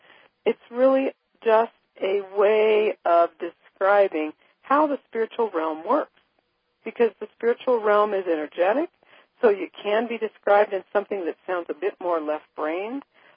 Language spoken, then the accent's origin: English; United States; I was born in America, I'm an American, but I feel like I also belong in France.